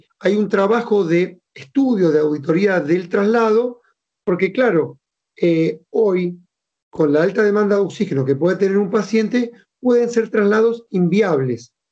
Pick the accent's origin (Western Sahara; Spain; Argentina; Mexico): Argentina; Rosario, Santa Fe; yo soy rosarino y obviamente tengo entornos y familiares en Rosario y conozco la localidad.